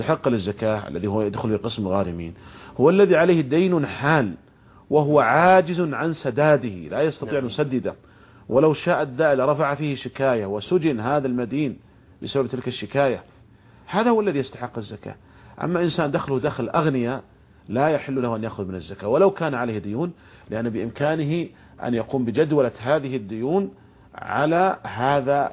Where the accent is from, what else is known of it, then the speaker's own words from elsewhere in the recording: Saudi Arabia; عندنا في المملكة العربية السعودية وصدر قرار بأنه جائز